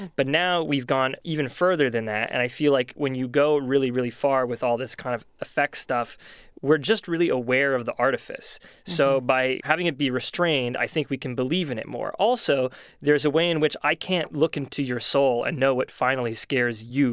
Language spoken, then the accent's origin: English; New England, United States; I grew up in New England, and this may sound precious, but New England's past was always very much part of my consciousness